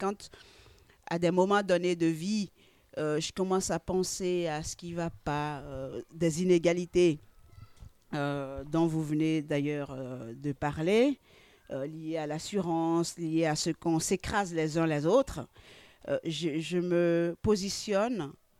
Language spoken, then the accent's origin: French; Benin; je viens de Dahomey. Et puis, au Bénin, au-delà du fait que je sois née au Bénin et je viens du Bénin